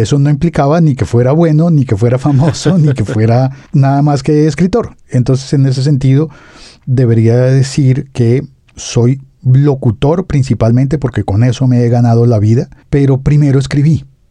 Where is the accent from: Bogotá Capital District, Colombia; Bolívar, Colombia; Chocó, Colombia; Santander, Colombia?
Bogotá Capital District, Colombia; Bogotá; Yo soy bogotano y hay un montón de cosas que daban vergüenza.